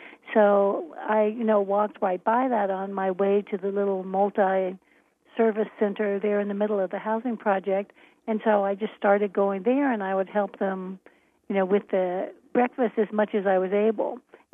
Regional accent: Maryland, United States; I grew up in Maryland, which really did kind of focus its energy on being Southern, even though it was above the, you know, the Mason-Dixon line.

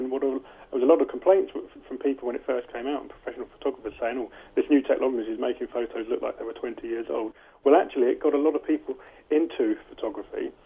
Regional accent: Brighton, South East England, United Kingdom; the Olympic torch came through my hometown of Brighton.

